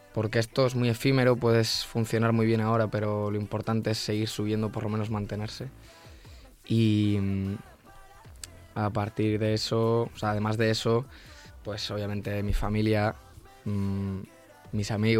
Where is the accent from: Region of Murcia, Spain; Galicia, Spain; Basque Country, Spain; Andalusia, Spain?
Galicia, Spain; Mira que yo soy de las Rías Bajas, pero... Rías Baixas.